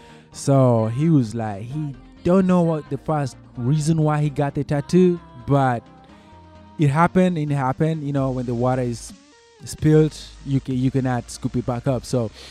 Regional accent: Kenya; I went back to my home country in Kenya

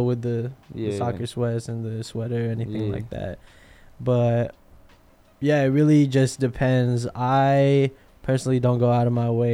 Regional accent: Sacramento, California, United States; So remember when I told you earlier that I come from Sacramento and the way people dress there

